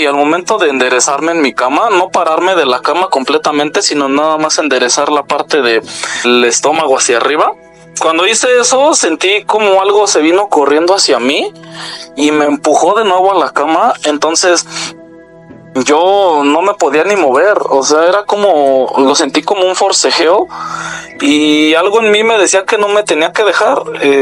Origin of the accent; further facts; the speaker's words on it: Atizapán de Zaragoza, State of Mexico, Mexico; Soy de Atizapán de Zaragoza, Estado de México.